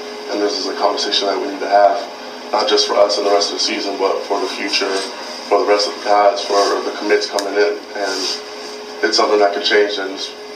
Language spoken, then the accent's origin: English; Georgia, United States; I'm from Georgia. I barely go home.